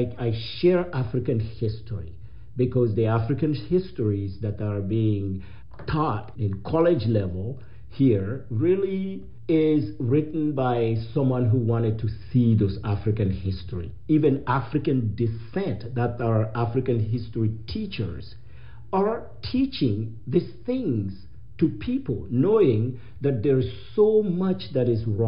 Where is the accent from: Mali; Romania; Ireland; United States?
Mali; Yes, I come from Mali. I come from a very small village, and I never grew up rich.